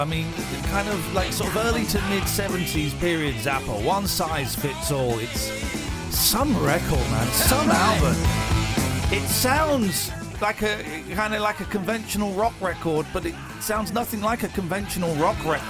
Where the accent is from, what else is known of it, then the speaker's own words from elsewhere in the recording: United Kingdom; No beef, please. We're British.